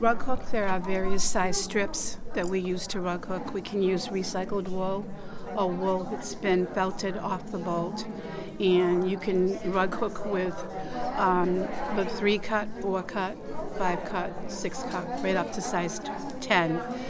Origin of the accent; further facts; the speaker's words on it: Harwich, Massachusetts, United States; from Harwich, Mass.